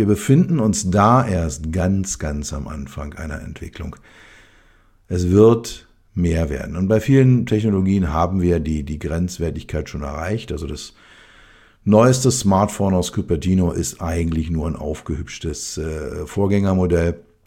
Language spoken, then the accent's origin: German; Berlin, Germany; als Berliner, als West-Berliner bin ich mit der Mauer groß geworden, die war einfach da.